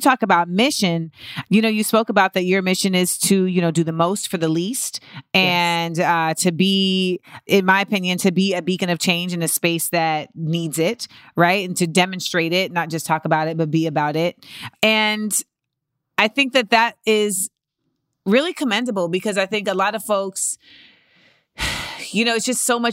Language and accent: English; Florida, United States; I'm from Florida, so he is.